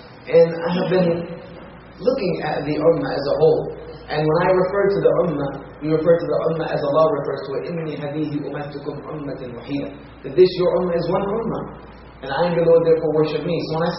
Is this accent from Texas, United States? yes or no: no; South Carolina, United States; And me, myself, I was raised in the South. South Carolina.